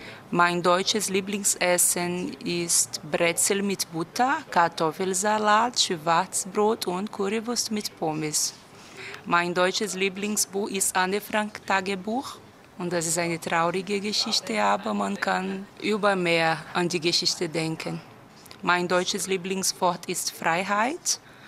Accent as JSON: {"language": "German", "country": "Brazil", "second_language": "German", "said": "Ich komme aus Brasilien. Ich bin am 20. April 1984 geboren."}